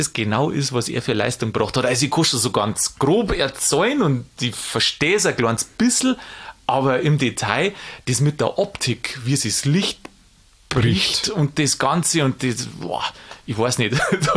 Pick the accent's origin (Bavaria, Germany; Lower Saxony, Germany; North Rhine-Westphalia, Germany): Bavaria, Germany; Und ich komme ja auch aus Niederbayern.